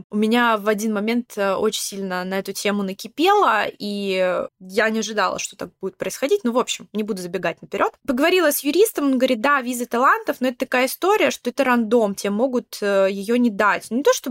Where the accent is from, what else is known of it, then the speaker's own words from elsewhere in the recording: Russia; так как я из России, русский паспорт